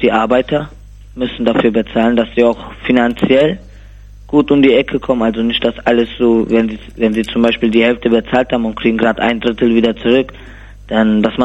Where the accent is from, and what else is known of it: Kosovo; German is a second language; moved away